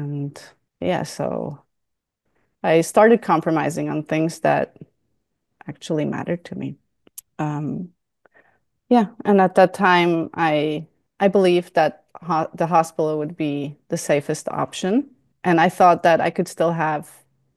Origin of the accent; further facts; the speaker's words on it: Switzerland; moved away as an adult; now in United States; Yeah, I'm originally from Switzerland, but we moved here almost 10 years ago.